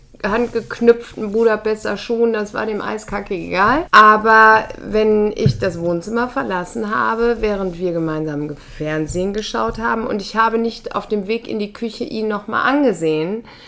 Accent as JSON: {"language": "German", "town": "Werther", "region": "North Rhine-Westphalia", "country": "Germany", "tie": "born or raised there", "said": "saßen wir da in meinem Heimatort Werther in so einem Park"}